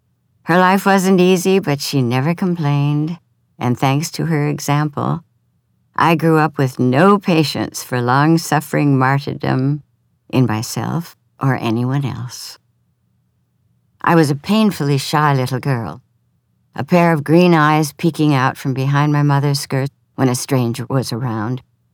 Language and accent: English; Lafayette, Minnesota, United States; of Lafayette, Minnesota, my hometown, was approximately 200 on the day I was born, January 19, 1930